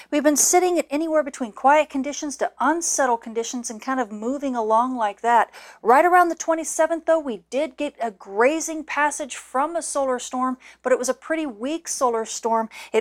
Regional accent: California, United States; And even my home state of California.

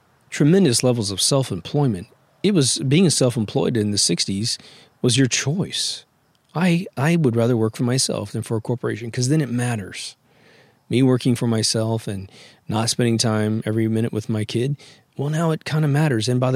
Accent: Midwest, United States; And it's about my journey through chivalry by growing up in the Midwest.

